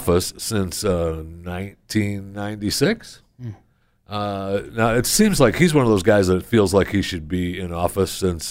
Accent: Michigan, United States; But, I grew up in Michigan, man, and the foundries and the factories, and they were powerful.

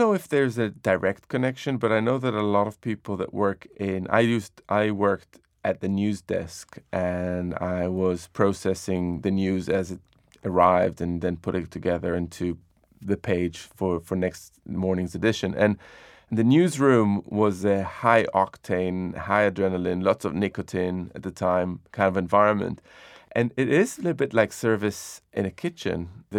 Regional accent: Jerusalem, Jerusalem District, Israel; So when I was growing up in Jerusalem, there was an incredible diversity of cuisines around.

